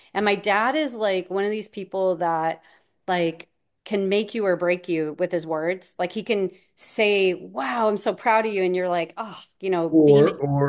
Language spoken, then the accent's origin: English; Hawaii, United States; in Hawaii.